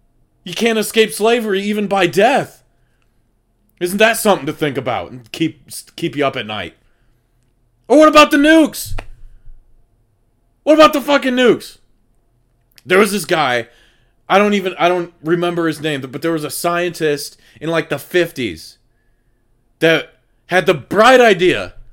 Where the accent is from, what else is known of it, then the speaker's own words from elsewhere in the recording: United States; Except it's me and I'm an American, which means it's good.